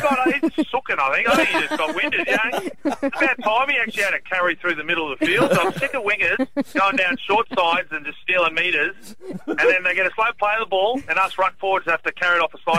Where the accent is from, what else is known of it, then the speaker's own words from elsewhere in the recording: Sydney, New South Wales, Australia; born there; I was born in Sydney.